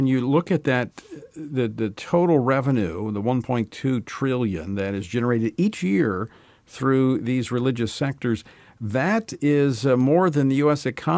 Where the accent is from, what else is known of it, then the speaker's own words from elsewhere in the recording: Louisiana, United States; as we're actually seeing back in my home state of Louisiana in the aftermath of this historic flooding